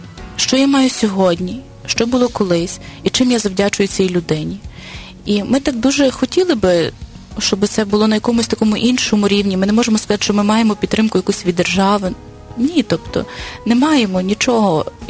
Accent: Ternopil Oblast, Ukraine; now in Lviv, Ukraine; Я й родом з Тернопільщини, але коли приїхала до Львова

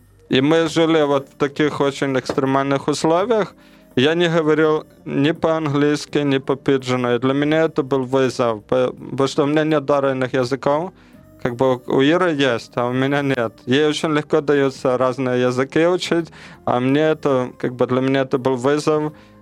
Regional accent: Ukraine; now in Papua New Guinea; что наш дом — это Папуа-Новая Гвинея. Мы себя уже чувствуем папуасами. И когда мы возвращаемся в Украину, мы с Украины, мы чувствуем себя уже некомфортно, чувствуем

